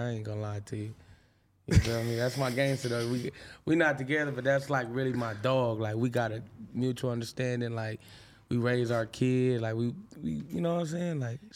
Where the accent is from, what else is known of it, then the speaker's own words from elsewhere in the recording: El Salvador; I'm from El Salvador